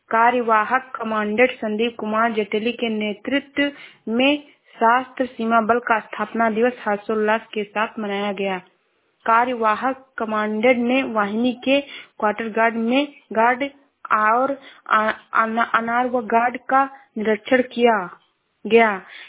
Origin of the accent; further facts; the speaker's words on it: Shravasti, Uttar Pradesh, India; मैं जिला श्रावस्ती से हूँ।